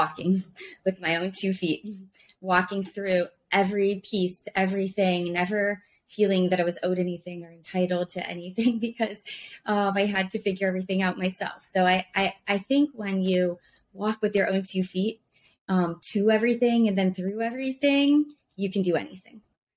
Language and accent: English; Iowa, United States; I'm from Iowa. So I'm a Midwest girl.